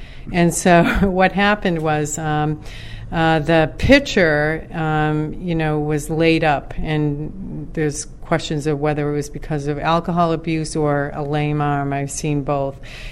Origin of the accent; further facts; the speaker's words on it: Lynn, Massachusetts, United States; Well, actually, I grew up in Lynn.